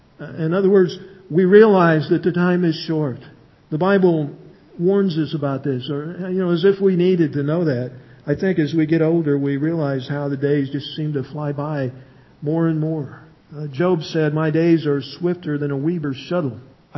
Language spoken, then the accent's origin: English; Illinois, United States; now in California, United States; we lived in Illinois before we came to the beautiful state of California. We're glad to say that we are from Illinois.